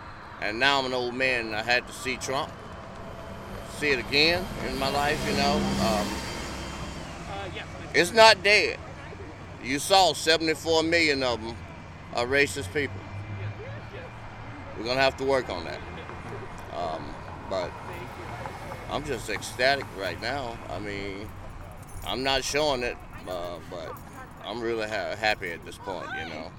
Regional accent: Mississippi, United States; I'm from Mississippi, man.

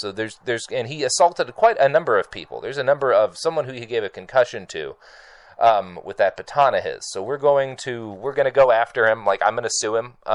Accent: Texas, United States; also born or lived in Oklahoma; I grew up in Texas and Oklahoma during, like, the 90s.

